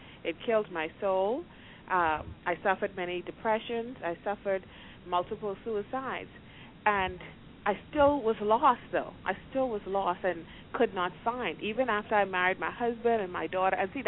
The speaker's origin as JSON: {"language": "English", "country": "Bahamas", "said": "I'm from the Bahamas"}